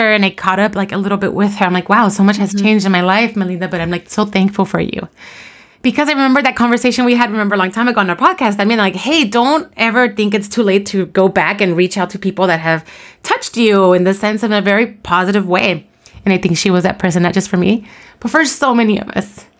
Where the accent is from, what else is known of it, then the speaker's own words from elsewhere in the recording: Los Angeles, California, United States; She was the librarian at the Watts Branch Library, where I grew up in Watts.